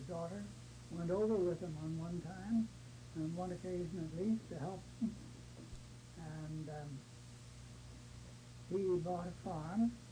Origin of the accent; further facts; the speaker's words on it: Scarborough, Ontario, Canada; born there; I was born in Scarborough Township, about 15 miles east of the center of Toronto, mm-hmm. now part of metropolitan Toronto, mm-hmm. and just a couple of miles away from this, what is now the zoo